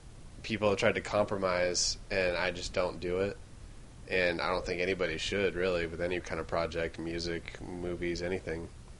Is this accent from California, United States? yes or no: yes; Ripon, California, United States; growing up in Ripon, the end of this month is Almond Blossom.